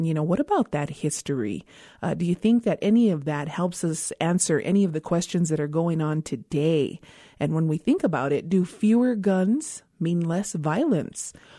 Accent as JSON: {"language": "English", "town": "Isleta Pueblo", "region": "New Mexico", "country": "United States", "said": "from Isleta Pueblo."}